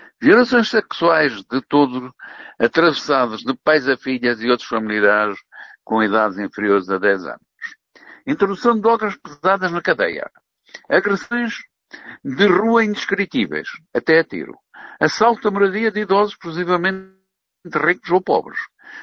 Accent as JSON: {"language": "Portuguese", "country": "Portugal", "said": "Que acreditamos, como portugueses anónimos, nunca saberemos, vai conter a abstenção elevada"}